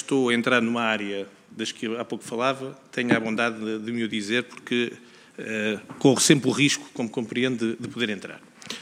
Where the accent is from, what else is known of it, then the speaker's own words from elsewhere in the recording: Leiria, Portugal; sou de Leiria, o sítio de Leiria